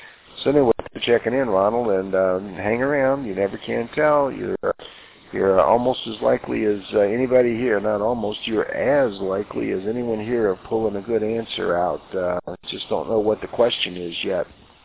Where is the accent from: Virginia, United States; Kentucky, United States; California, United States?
Kentucky, United States; Louisville; I grew up in Kentucky. Or at least in that general vicinity, Louisville, Kentucky, or Louisville, as we locals called it.